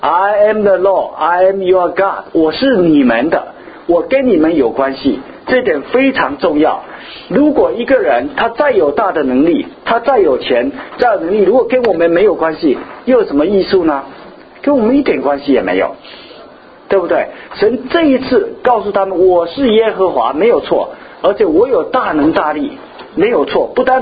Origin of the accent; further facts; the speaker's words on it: China; 我们是中国人啊